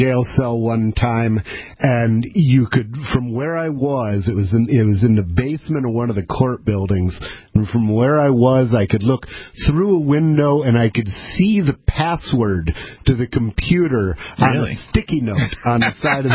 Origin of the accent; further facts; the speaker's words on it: Ann Arbor, Michigan, United States; I grew up in Ann Arbor.